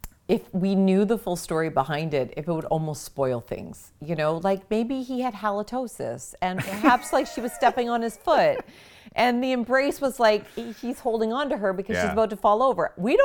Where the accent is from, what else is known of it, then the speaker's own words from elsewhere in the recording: Niagara-on-the-Lake, Ontario, Canada; So my dad was a graphic designer. He's retired now. And we grew up in Niagara on the Lake.